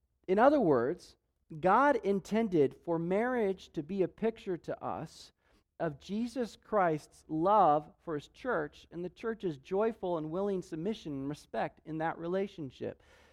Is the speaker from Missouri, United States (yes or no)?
no; Denver, Colorado, United States; the Denver Nuggets won the NBA championship. That's my hometown, so I was very excited to see that.